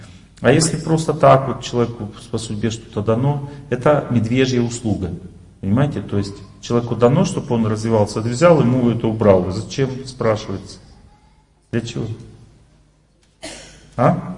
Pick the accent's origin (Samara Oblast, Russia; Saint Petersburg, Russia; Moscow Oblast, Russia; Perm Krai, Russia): Samara Oblast, Russia; Tolyatti; Она очень похожа на ту природу, где я вырос. Я вырос в Тольятти, это тоже Волга.